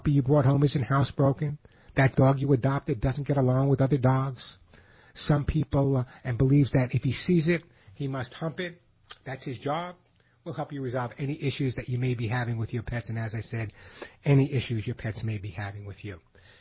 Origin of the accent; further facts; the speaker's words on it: New York, United States; I'm a New Yorker, Long Islander. You guys know that.